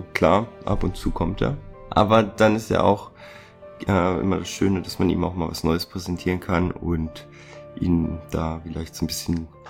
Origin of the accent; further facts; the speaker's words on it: Hanover, Lower Saxony, Germany; Ich komme aus dem Norden, aus Hannover und hatte deshalb in meiner Kindheit auch mit Wein trinken so gar nichts zu tun.